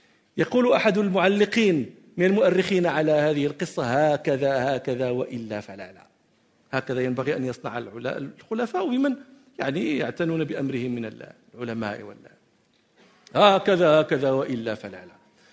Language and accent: Arabic; Morocco; وهذا كان طبيبا، كان في عهد دولة الموحدين عندنا في المغرب